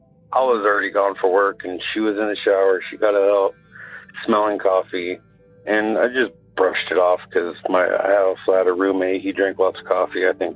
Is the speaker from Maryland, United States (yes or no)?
no; Willis, California, United States; now in Phoenix, United States; Hey, it's … Live out here in Phoenix, but my experience happened in my hometown of Willis, California.